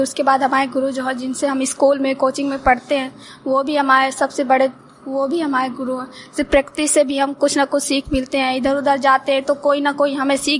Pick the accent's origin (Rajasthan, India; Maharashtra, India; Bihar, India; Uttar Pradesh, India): Uttar Pradesh, India; Pahari; मैं पहाड़ी से आती हूँ यहाँ करबी में पढ़ने